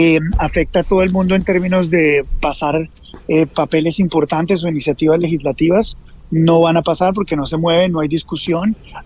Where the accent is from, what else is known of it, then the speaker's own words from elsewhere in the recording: Colombia; yo soy colombiano